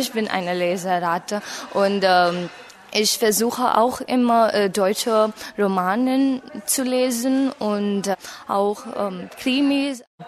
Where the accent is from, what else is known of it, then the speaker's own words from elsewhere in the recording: India; German is a second language; aus Indien und ich wohne in Mumbai und ich bin 17 Jahre alt.